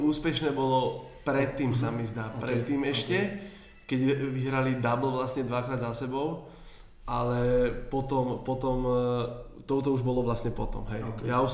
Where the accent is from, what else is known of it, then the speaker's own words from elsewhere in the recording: Bratislava, Bratislava Region, Slovakia; Ja som rodený Bratislavčan, úplne hrdý